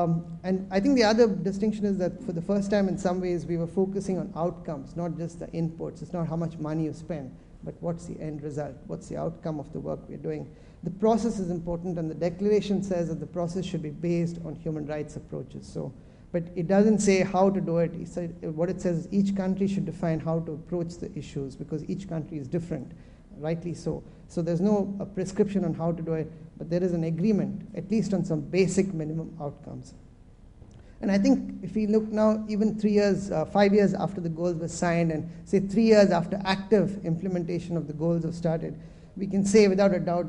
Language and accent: English; India; I come from India where, we've got a policy on everything.